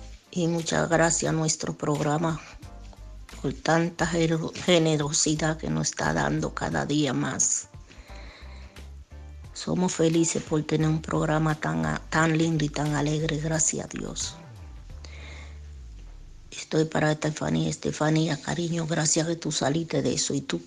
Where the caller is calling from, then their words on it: Alcorcón, Community of Madrid, Spain; de Madrid y Alcorcón.